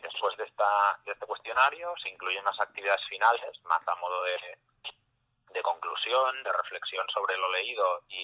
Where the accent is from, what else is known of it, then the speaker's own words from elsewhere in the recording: Barcelona, Catalonia, Spain; yo que soy de Barcelona, aquí por ejemplo la red de bibliotecas públicas funciona muy bien